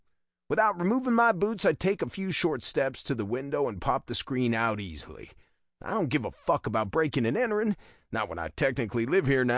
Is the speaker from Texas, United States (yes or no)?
yes; Texas, United States; It comes from growing up in Texas, on a ranch, being given responsibility at a young age.